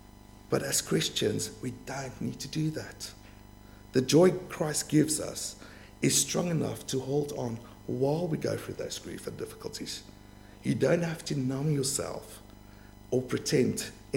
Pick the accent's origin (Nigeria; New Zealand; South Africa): South Africa; Bloemfontein, Free State; So, when I grew up in South Africa, there's so much mines. I grew up in the middle of South Africa, a town called Bloemfontein.